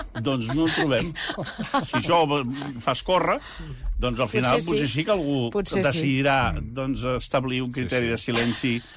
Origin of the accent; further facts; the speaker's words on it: Catalonia, Spain; com a catalans